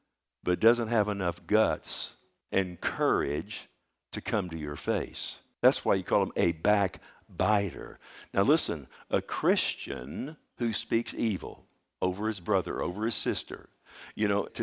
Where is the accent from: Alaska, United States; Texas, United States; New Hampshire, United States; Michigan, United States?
Texas, United States